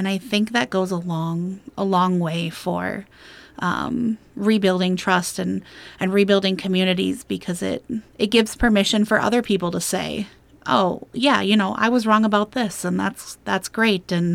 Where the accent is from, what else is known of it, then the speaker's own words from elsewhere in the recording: Malacca, Malaysia; I'm originally from Malacca, and Malacca does this every year.